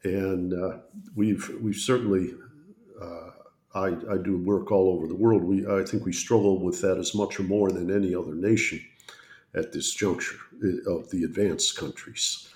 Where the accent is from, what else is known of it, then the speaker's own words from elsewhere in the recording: Detroit, Michigan, United States; But my friends growing up in Detroit, both those who have advanced degrees and those who work with their hands